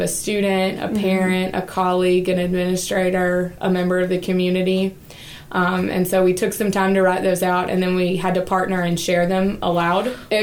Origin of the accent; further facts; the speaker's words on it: Eatonton, Georgia, United States; So I grew up in Eatonton, Georgia, and I went to the University of Georgia for my undergrad in English education.